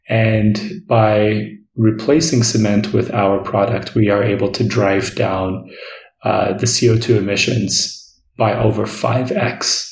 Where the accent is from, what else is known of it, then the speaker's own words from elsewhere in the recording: Addis Ababa, Ethiopia; how a city like the one I grew up in Addis Ababa can also benefit from this type of technology